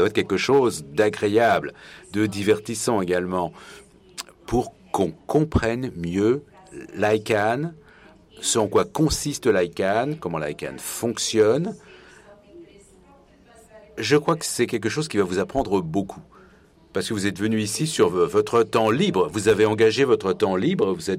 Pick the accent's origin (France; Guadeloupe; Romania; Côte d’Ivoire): Romania; Je suis de Roumanie et je suis très honoré de jouer ce rôle de mentor.